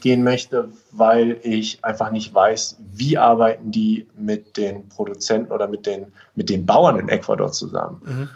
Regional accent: Berlin, Germany; ich komme aus Berlin, tatsächlich auch geboren in Berlin. Das mittlerweile so ein bisschen als Rarität teilweise.

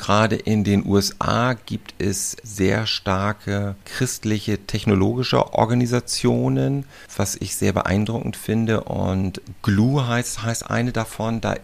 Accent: Hamburg, Germany; Ja, also ich bin aufgewachsen in Hamburg, wie ich sagte. Mein Vater ist Pastor und deswegen war ich also immer im christlichen Kontext unterwegs

